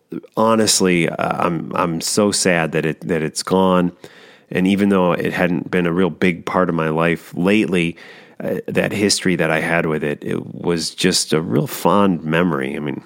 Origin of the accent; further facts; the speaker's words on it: Portugal; On another note, I'm originally from Portugal.